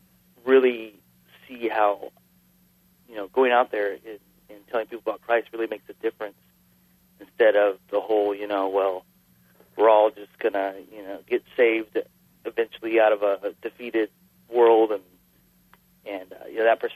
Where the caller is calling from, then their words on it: Turlock, California, United States; I'm calling from Turlock, California. It's up in the Central Valley, California.